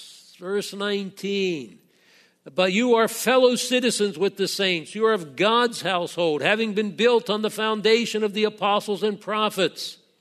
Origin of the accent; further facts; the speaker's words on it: East Coast, United States; now in Nebraska, United States; when the Lord brought us to Nebraska, I'm from the East Coast. Nebraska was the far ends of creation.